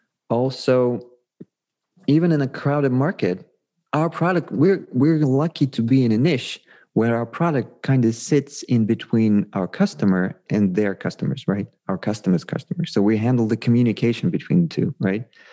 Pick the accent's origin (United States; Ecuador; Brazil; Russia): Russia; part of our team is originally from Russia. I grew up in Russia.